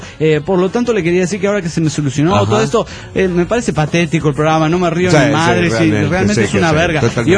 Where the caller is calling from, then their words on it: Querétaro, Mexico; de Querétaro.